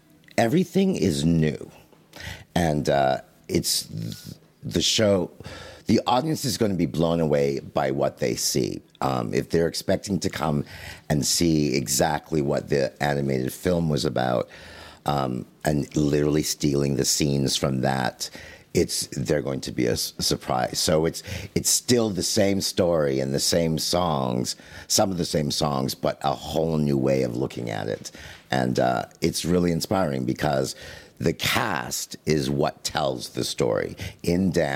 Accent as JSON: {"language": "English", "country": "Canada", "said": "and I'm Canadian, so even in Canada"}